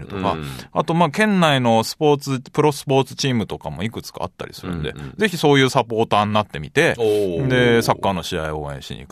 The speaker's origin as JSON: {"language": "Japanese", "town": "Iwaki", "region": "Fukushima", "country": "Japan", "said": "これ私よく被災地出身だからですかとか、いわき市出身で"}